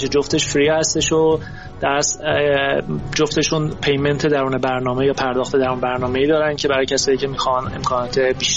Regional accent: Iran; از اینکه به عنوان یه ایرانی بازی ایرانی مصرف میکنن هم یه حس خوبی بهم میده

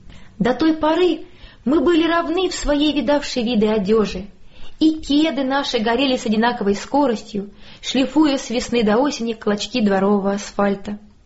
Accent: Penza, Penza Oblast, Russia; я коренная пенчанка и горжусь своим местом, и хочу, чтобы жила здесь и я, и мои дети, и внуки

